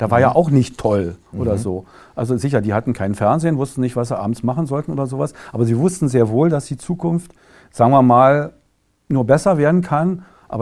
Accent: Berlin, Germany; Gut, ich bin im Vorort von Berlin aufgewachsen, aber man hatte ja natürlich den beständigen Zugriff zur Innenstadt.

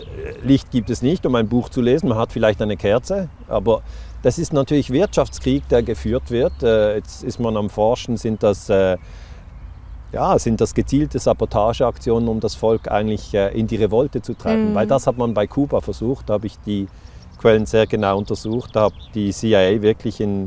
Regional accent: Basel, Basel-Stadt, Switzerland; Ich bin ja aus der Schweiz, aus Basel.

